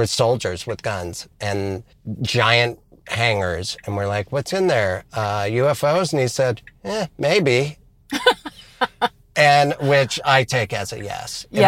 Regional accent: Montana, United States; We do shows together on Christmas in Montana. We're both from Montana.

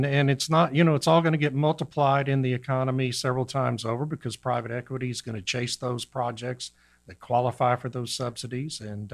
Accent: Beeville, Texas, United States; we had Central Power and Light down in Beeville where I grew up in South Texas and never had a blackout.

